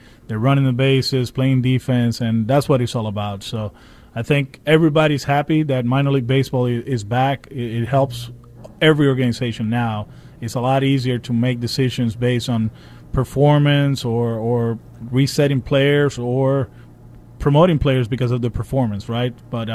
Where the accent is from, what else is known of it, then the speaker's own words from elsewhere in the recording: Caguas, Puerto Rico; I'll be in Caguas back home just with the kids and doing other stuff in my hometown.